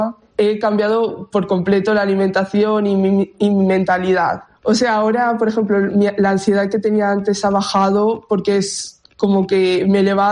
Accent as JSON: {"language": "Spanish", "town": "Valencia", "region": "Valencian Community", "country": "Spain", "said": "tengo 20 años, vine de visita a Uruguay, vengo de Valencia, vine en octubre del año pasado"}